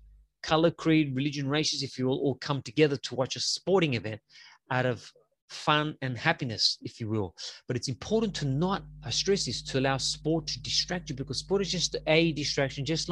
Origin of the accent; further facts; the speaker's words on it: Crete, Greece; he's created some beautiful in Crete. So I'm from Crete as well.